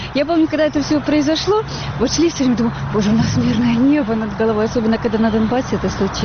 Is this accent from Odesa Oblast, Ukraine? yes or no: yes; Odesa, Odesa Oblast, Ukraine; І, хоча я сама з України, з Одеси.